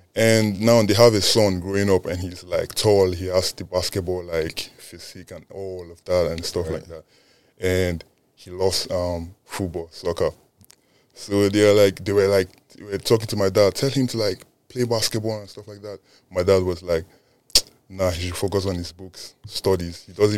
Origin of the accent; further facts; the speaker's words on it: Nigeria; because growing up in Nigeria, the, like, I think I would say the national sport there is football.